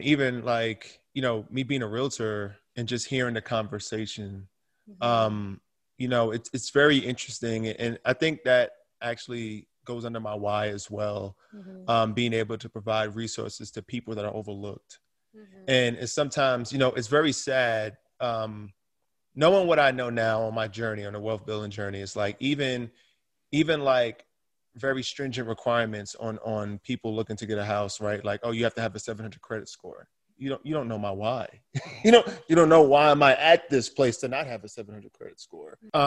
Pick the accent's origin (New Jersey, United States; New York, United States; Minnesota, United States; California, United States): New York, United States; Brooklyn; I mean, I think about even growing up in Brooklyn, New York